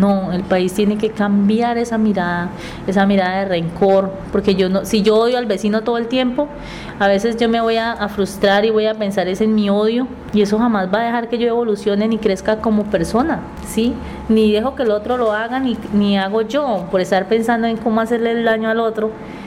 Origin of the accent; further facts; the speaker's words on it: Colombia; todos somos colombianos